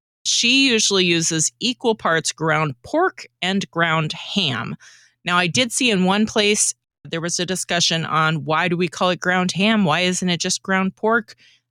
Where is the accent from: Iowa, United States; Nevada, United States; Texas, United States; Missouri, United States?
Iowa, United States; I grew up in Iowa.